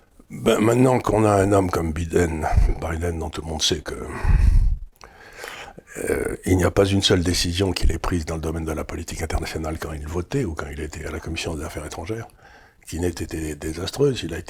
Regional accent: Aleppo, Aleppo Governorate, Syria; born there; Moi, quand je suis né à Alep, dans les années 40, la moitié de la ville était chrétienne, le quart était juive

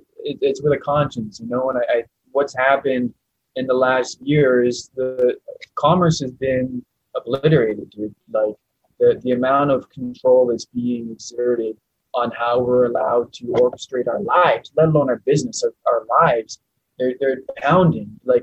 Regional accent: White Rock, British Columbia, Canada; I'm from Canada. It's British Columbia, White Rock.

